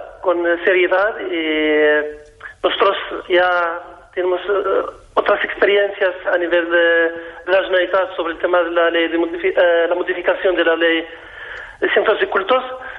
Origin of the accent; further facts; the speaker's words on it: Morocco; Soy de Marruecos.